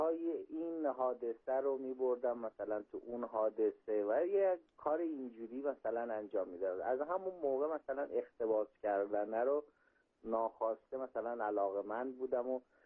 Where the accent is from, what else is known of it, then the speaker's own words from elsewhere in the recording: Sangsar, Semnan, Iran; born there; now in Isfahan, Iran; متولد 1359 سنگسر از استان سمنان هستم. بله. که الانم ساکن اصفهانم.